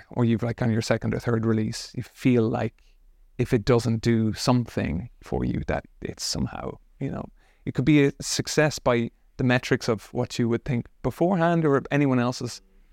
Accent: Ireland; They didn't know that I was from Ireland because I hadn't been releasing music all that long.

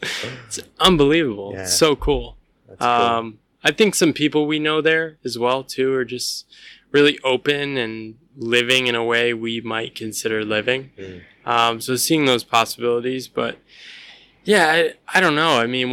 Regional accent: Connecticut, United States; I grew up in Connecticut in the forest, in the woods.

